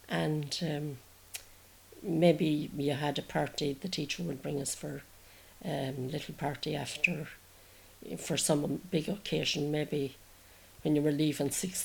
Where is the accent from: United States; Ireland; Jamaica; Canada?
Ireland; Carrick-on-Shannon, Connacht; Well, life in Carrick and Shannon, it was very different from life at the minute now.